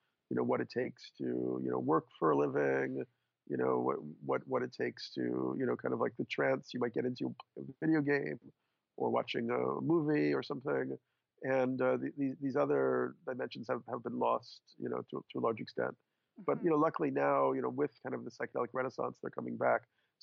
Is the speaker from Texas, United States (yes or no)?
no; New York, United States; Well, I'm a New Yorker. I'm 53 years old.